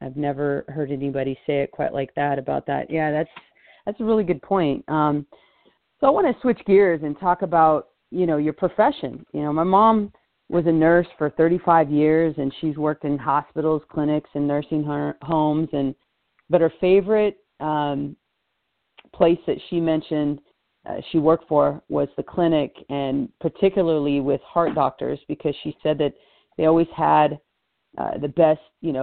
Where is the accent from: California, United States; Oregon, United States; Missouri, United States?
Oregon, United States; There were a lot of different heart doctors in the small town that I grew up in Oregon.